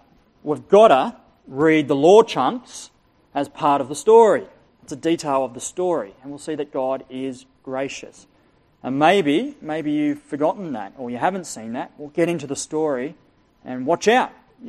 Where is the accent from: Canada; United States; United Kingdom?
United Kingdom; England; But yeah, we're English, so we like to have a lucky dip with the Bible.